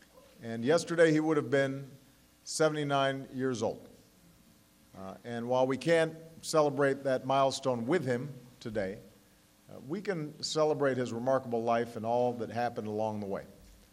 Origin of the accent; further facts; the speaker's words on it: Hawaii, United States; as a Hawaiian boy, I got to give him a little special props.